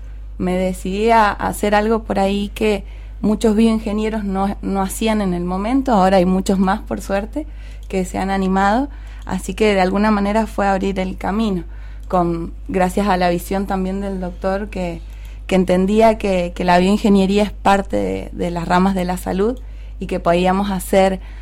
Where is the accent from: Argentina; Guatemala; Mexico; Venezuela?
Argentina; Tunuyán, Mendoza; Hacen 10 años yo vine a estudiar a Mendoza desde Tunuyán, estudié en la Universidad de Mendoza, me recibí